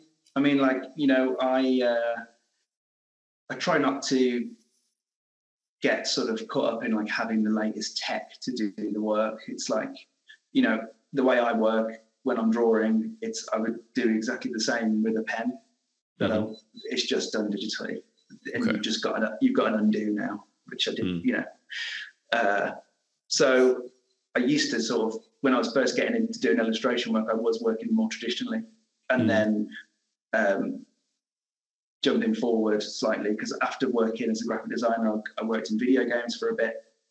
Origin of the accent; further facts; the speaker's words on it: United Kingdom; But being British, I love a good roast dinner.